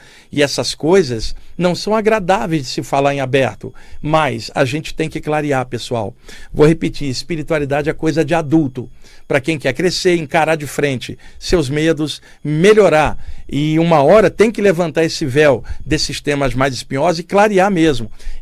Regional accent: Rio de Janeiro, Brazil; porque eu sou carioca

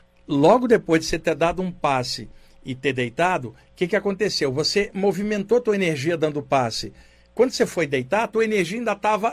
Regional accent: Rio de Janeiro, Brazil; now in São Paulo, Brazil; Rio de Janeiro é minha terra. Eu tô morando aqui em São Paulo desde 1989. Mas minha família está no Rio, eu morei, ó, Duque de Caxias, morei em Niterói, trabalhei anos na Penha, anos na Tijuca, eu sou daí, mas estou com o passe emprestado aqui

